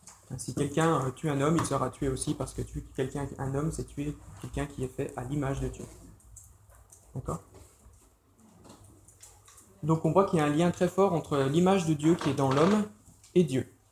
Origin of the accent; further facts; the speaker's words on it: Grand Est, France; j'ai 34 ans, je viens d'Alsace.